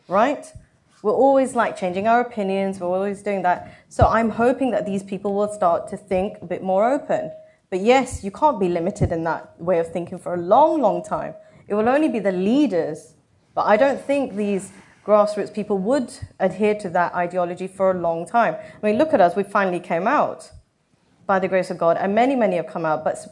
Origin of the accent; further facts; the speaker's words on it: United Kingdom; I couldn't talk about being British.